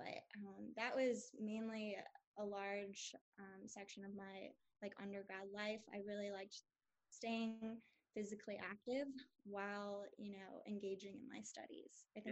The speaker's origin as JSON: {"language": "English", "region": "Midwest", "country": "United States", "said": "You know, I'm from the Midwest, so coming out east, it was a big deal."}